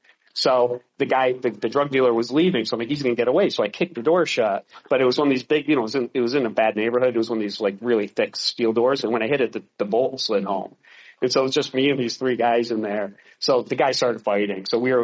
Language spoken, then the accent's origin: English; Boston, Massachusetts, United States; now in Tampa, United States; No, I'm from Boston.